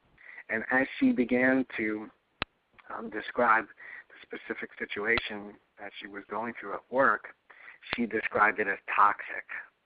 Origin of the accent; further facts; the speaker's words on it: New York, United States; I am a New Yorker, yeah. But I'm in Arizona for the whole month of February